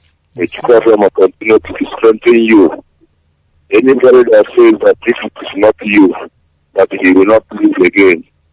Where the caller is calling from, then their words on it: Indonesia; English is a second language; I'm coming from Indonesia.